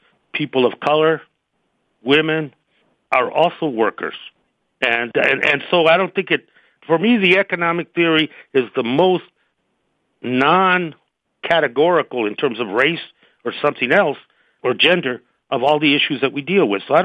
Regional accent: Tucson, Arizona, United States; as we saw in my hometown of Tucson, 15,000 people from all the rich variety of people that we have in our country

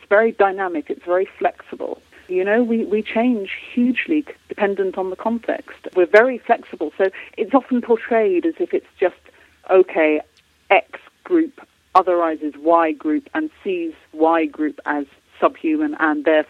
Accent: United Kingdom; I was brought up in Britain

